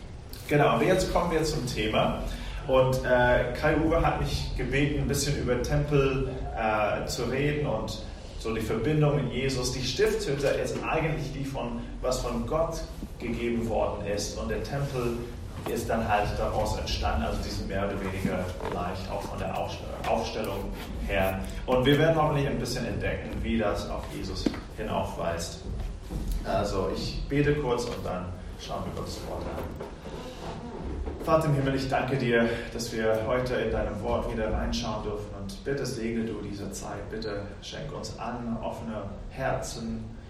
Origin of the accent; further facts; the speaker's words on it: England, United Kingdom; also born or lived in Israel; now in Berlin, Germany; ich bin in Israel geboren, in England aufgewachsen und wohne seit 7 Jahren in Berlin mit meiner Familie.